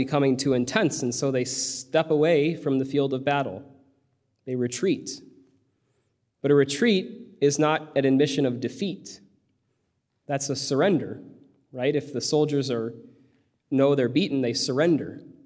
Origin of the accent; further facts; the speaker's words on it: St. Louis, Missouri, United States; I'm from the Archdiocese of St. Louis. I was born and raised in St. Louis. I'm one of five children.